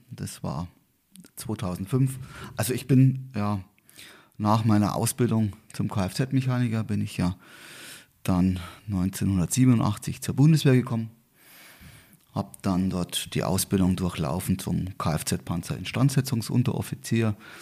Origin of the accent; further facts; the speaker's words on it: Garmisch-Partenkirchen, Bavaria, Germany; ich bin hier in Garmisch-Partenkirchen geboren, lebe eigentlich auch seitdem in Garmisch-Partenkirchen mit einer kleinen Unterbrechung von 1,5 Jahren, da habe ich in Murnau gewohnt, aber ansonsten Garmisch-Partenkirchen, meine Berge, meine Heimat, da fühle ich mich wohl und da gehe ich nicht mehr weg.